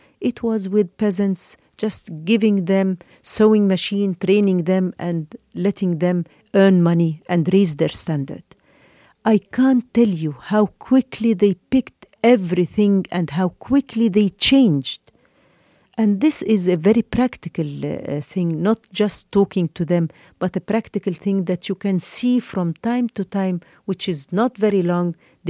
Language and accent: English; Egypt; English is a second language; although I am half British, but I was brought up in Egypt. I am completely Egyptian woman by my attitude, by my love to my country